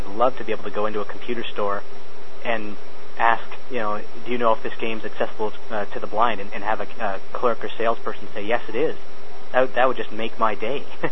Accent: Canada; I've got actually more readers outside of Canada than I do here in my home country.

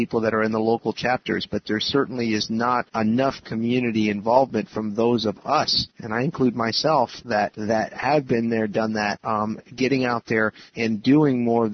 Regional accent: Miami, Florida, United States; I grew up in Miami, Florida, and being of Cuban descent, my parents came in the 1960s to the United States

